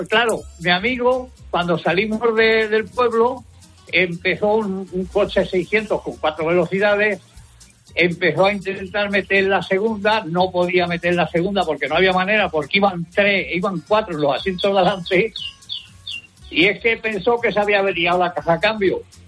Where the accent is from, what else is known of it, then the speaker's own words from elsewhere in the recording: Jumilla, Region of Murcia, Spain; yo soy de Jumilla, un pueblo que hay aquí cerca, 24 kilómetros